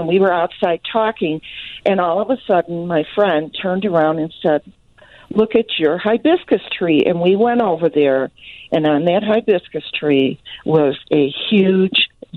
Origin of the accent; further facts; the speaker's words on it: Chicago, Illinois, United States; I'm a Chicagoan, but I flew to Denver to be with my family yesterday.